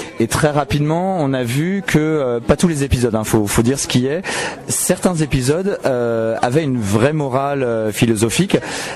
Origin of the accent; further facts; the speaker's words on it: Grand Est, France; now in Montpellier, France; Non, mais je suis alsacien à la base et j'ai pas l'accent non plus. J'ai l'accent d'un citoyen du monde quelque part.